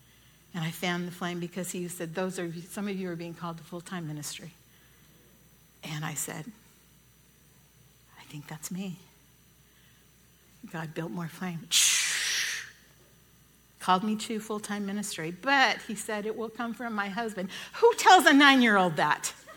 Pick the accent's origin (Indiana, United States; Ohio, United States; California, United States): California, United States; I never heard of a Mennonite. I'm from California. We don't have Mennonites in California.